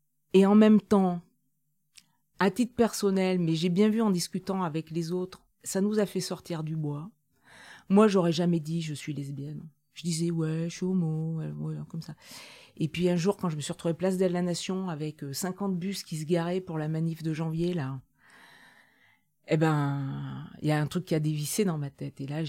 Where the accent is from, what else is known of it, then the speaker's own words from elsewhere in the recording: Auvergne-Rhône-Alpes, France; je suis auvergnate